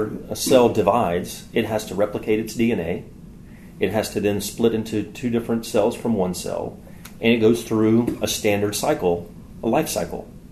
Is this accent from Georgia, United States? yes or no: yes; Atlanta, Georgia, United States; I'm from Atlanta, Georgia, and got into Emory Medical School there